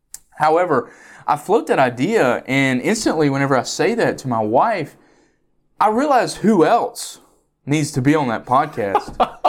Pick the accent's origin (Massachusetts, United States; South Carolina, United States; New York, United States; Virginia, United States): South Carolina, United States; Hickory Grove; I am from Hickory Grove, South Carolina.